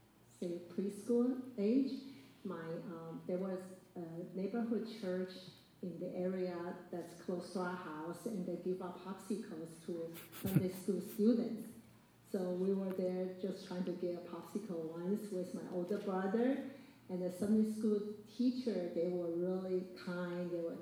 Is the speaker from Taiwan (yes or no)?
yes; Taiwan; now in United States; Yeah, so childhood in Taiwan, I had a lot of profound memories with families and friends